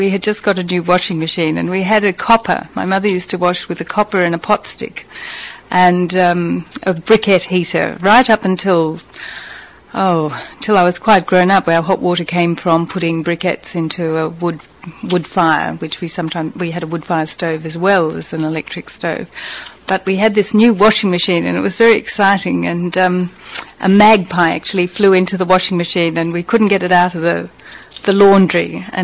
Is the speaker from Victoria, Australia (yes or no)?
yes; Melbourne, Victoria, Australia; born there; I was born in Melbourne, which is in the state of Victoria, in the very southern part of Australia.